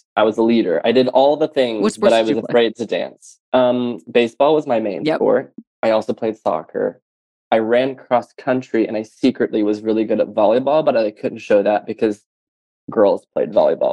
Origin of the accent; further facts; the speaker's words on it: the South, United States; And I grew up in the South, so whenever I'd play baseball and I'd go up to bat